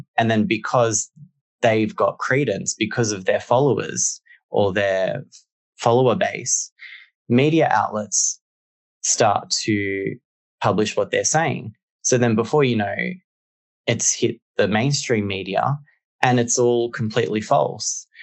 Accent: Australia; I'll give you a recent example, if I can, in my home country. Just a few days ago, there was a man who stabbed 6 people to death at a large shopping center in Sydney.

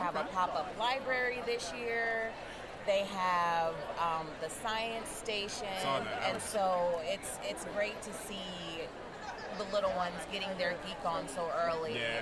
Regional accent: Nebraska, United States; now in Seattle, United States; And originally, I'm from Nebraska.

